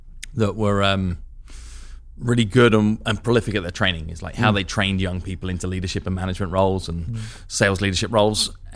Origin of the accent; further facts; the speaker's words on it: London, United Kingdom; now in New York City, United States; I'm not from New York City. No, I grew up on the outskirts of London.